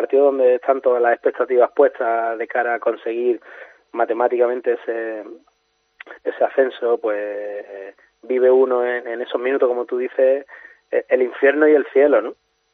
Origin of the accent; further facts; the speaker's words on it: Málaga, Andalusia, Spain; para mí como jugador malagueño encima, debutar en el equipo de mi ciudad